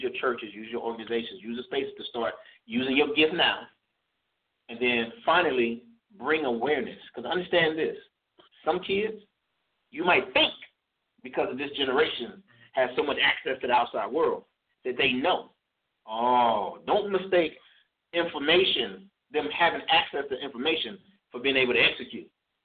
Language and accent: English; East St. Louis, Illinois, United States; moved away as an adult; now in Texas, United States; I'm from East St. Louis, Illinois, and I'm living in Texas. I live here.